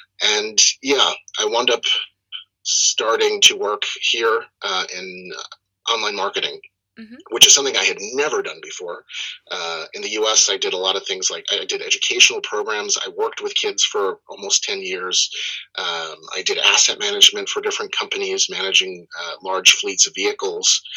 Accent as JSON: {"language": "English", "town": "Bronx", "region": "New York", "country": "United States", "tie": "born or raised there", "also_born_or_lived": "New Jersey", "said": "So I'm originally from the U.S., born and raised on the East Coast, New York, Bronx."}